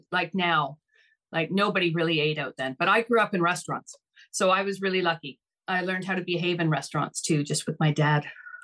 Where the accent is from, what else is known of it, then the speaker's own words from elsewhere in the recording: Vancouver, British Columbia, Canada; I grew up in Vancouver, BC. I was born and raised there.